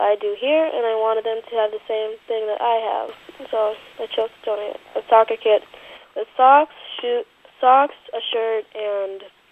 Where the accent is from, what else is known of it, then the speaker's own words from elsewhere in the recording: Zimbabwe; first off, I'm from Zimbabwe.